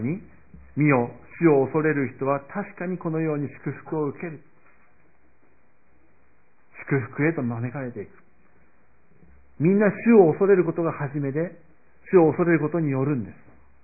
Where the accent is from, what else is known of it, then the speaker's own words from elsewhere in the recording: Aichi, Japan; 私の実家のですね、愛知県の方は自動車学校を略して車高、車高、自動車学校に行くと車高、車高っていうふうに言うんですね。